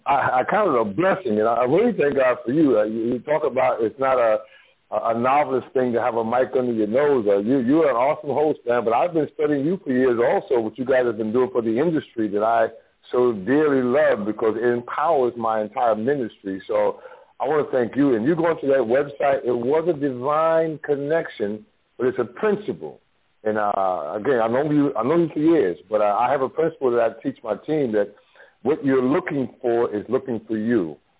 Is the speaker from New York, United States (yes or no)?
yes; Bronx, New York, United States; I'm from the Bronx, New York, raised up poor, mom, seven kids on welfare.